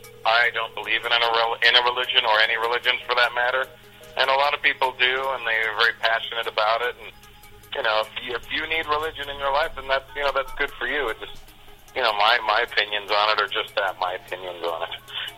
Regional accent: Canada; being a Canadian, we have a great way of looking at the world because we're outsiders

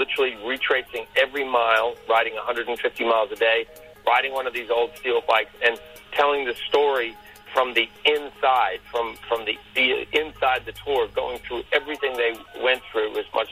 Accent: Christchurch, Canterbury, New Zealand; Turns out that this New Zealand rider is from my hometown in Christchurch, New Zealand, where I'm from.

